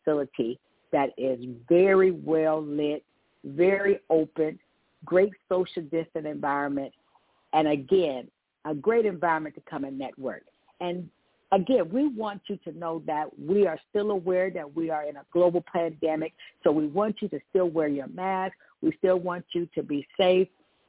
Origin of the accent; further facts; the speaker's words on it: Gary, Indiana, United States; And she's from my hometown, Gary, Indiana, everybody.